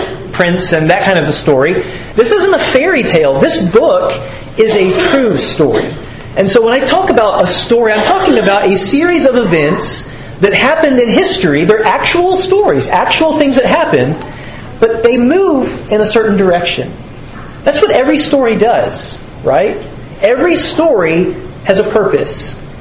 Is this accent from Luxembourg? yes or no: no; Georgia, United States; I grew up in Georgia